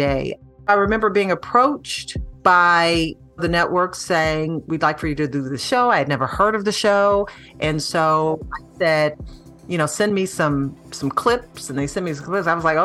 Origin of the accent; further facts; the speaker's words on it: Detroit, Michigan, United States; now in Los Angeles, United States; But yeah, growing up in Detroit, Michigan, the Motor City capital of the world, Motown, a city rich in history. It really impacted the person I am today. And I just always love going back home.